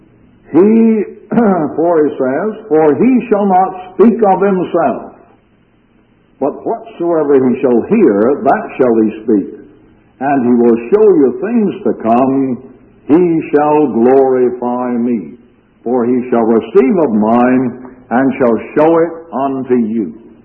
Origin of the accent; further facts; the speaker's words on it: Galt, Ontario, Canada; a dear brother came to my hometown of Galt, Ontario.